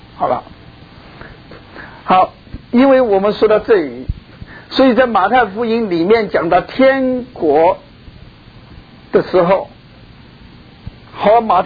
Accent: China; 地上我饶恕你一次就够了，两次嘛，三次嘛，我们中国人讲就是三就是到了最多了

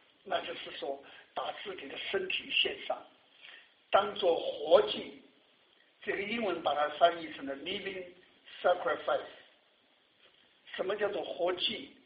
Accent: Sichuan, China; 第二个是我是四川人，四川同乡会给我的

